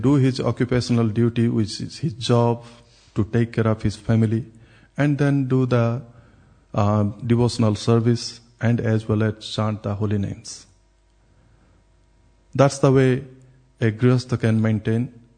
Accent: India; especially I'm from India

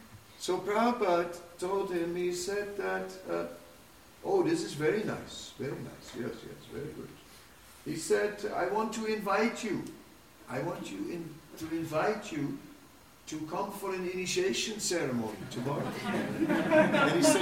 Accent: Netherlands; English is a second language; And then, so then I was from Holland also

